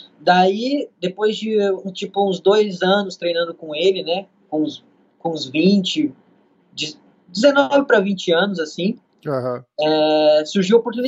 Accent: Andirá, Paraná, Brazil; eu comecei a treinar jiu-jitsu na minha cidade natal, aqui em Andirá, Paraná, com 18 anos.

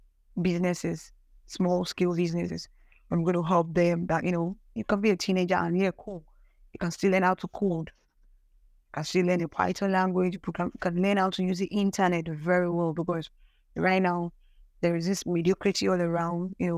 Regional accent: Bayelsa, Nigeria; now in Ekiti State, Nigeria; And I'm from Nigeria, precisely Bayelsa State in Nigeria. I'm currently located in Ekiti State, west of Nigeria.

